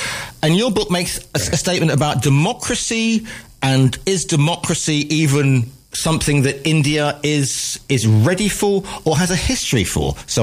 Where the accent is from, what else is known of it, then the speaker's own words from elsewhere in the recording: United Kingdom; moved away as an adult; as a British person, and I'm using this word advisedly, especially today, and as somebody who is also an immigrant, because I'm living in a different country